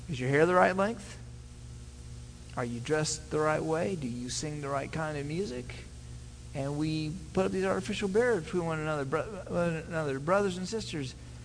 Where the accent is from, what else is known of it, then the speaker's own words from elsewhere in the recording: Kansas City, Midwest, United States; born there; I'm from Midwestern roots. I was born in Kansas City. That's about as Midwestern as you can get. My tribe all come from Kansas for a few generations gone back.